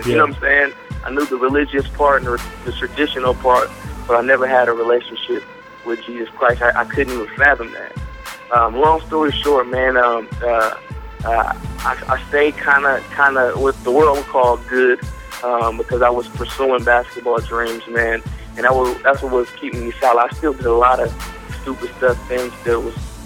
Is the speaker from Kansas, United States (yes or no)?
no; Vallejo, California, United States; Originally, you know what I'm saying, I'm from Vallejo, California.